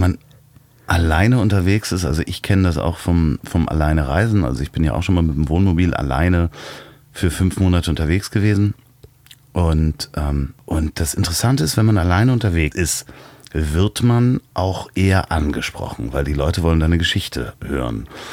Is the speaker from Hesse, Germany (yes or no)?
no; Berlin, Germany; ich versuche das jetzt mal als Berliner zu sagen, auf Dafke fährt